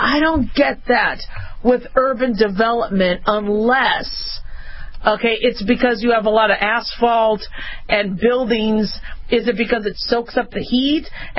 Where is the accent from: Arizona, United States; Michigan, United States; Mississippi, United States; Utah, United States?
Arizona, United States; Phoenix; also born or lived in Los Angeles; I remember, I was born in L.A., so, you know, would see rain. And then when I grew up in Phoenix, it was just, you know, you saw a lot of suns.